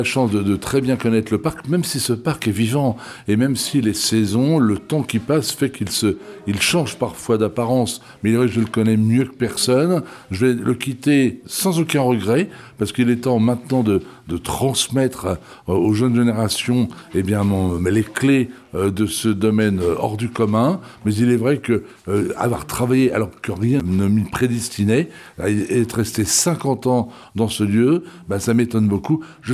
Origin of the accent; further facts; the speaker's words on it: Versailles, Île-de-France, France; born there; je suis né à Versailles, ce qui m'arrange, donc en 1976.